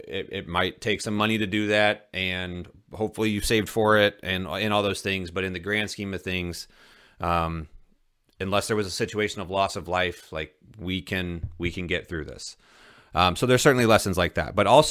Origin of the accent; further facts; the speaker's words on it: Midwest, United States; I'm used to driving in the snow growing up in the Midwest.